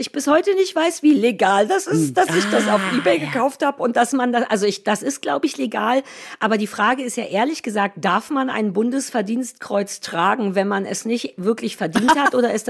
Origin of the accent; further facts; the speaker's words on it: Berlin, Germany; now in Havelland, Germany; Wobei wir Berliner, ich bin ja keine Berlinerin mehr. Ich bin jetzt Havelländerin